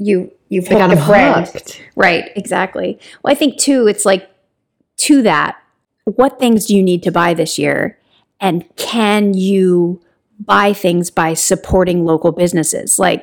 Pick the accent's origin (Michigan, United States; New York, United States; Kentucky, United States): Kentucky, United States; I think I did Kentucky bourbon because I'm from Kentucky.